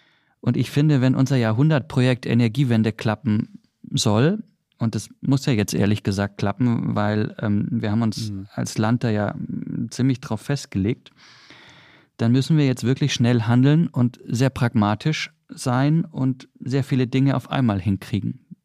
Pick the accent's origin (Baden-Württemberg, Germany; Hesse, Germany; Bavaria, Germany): Baden-Württemberg, Germany; was ich als Schwabe natürlich total nachvollziehbar finde